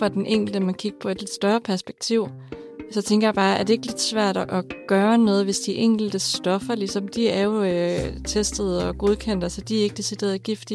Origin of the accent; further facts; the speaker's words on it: Region of Southern Denmark, Denmark; når jeg så er hjemme på Fyn